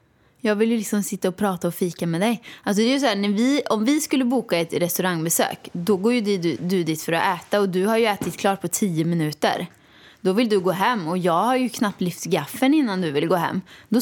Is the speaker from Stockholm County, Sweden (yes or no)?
no; Åmål, Västra Götaland County, Sweden; alla ni vet att jag är från Åmål. Och Åmål. Det pratar så här i Åmål, vet du. Jag har ju inte den dialekten längre. Jag vet inte om jag någonsin har haft den dialekten